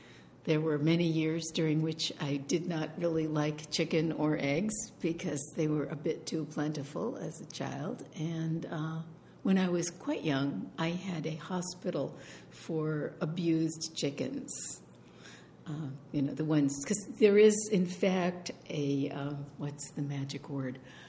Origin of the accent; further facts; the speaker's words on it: Maine, United States; I was raised on a chicken farm in Maine.